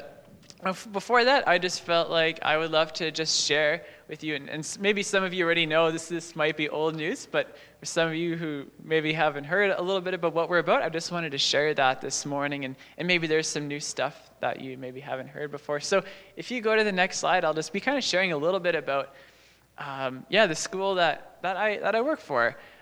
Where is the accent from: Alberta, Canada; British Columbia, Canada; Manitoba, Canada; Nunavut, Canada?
Manitoba, Canada; Winkler; I'm originally actually from Winkler, Manitoba. So a small little, yeah. So this little Mennonite town, you bet, Ovayo. Yeah, so I grew up there.